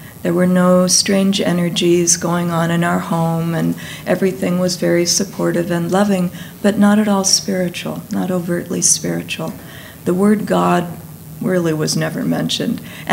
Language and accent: English; Los Angeles, California, United States; born there; I realized that I was born in Los Angeles in 1946.